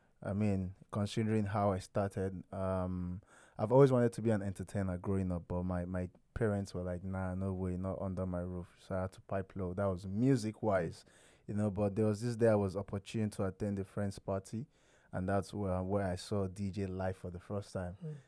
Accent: Lagos, Nigeria; born, raised in Lagos from Edo State, both families.

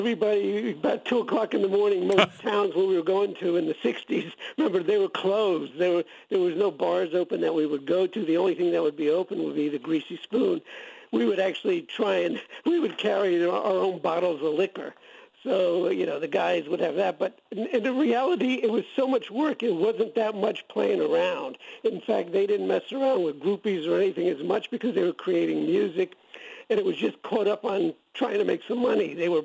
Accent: Miami, Florida, United States; In reality, I was a Miami boy, so I grew up in Miami. I was more laid back. So when I got to all them, I wasn't New York flash.

